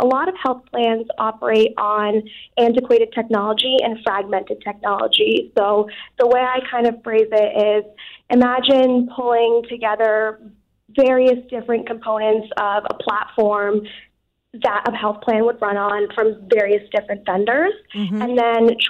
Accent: Southborough, Massachusetts, United States; growing up in Southborough, Massachusetts, I didn't grow up around a lot of diversity.

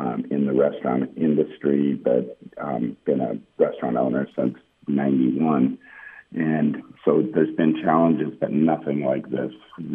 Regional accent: Egypt; I'm originally from Egypt

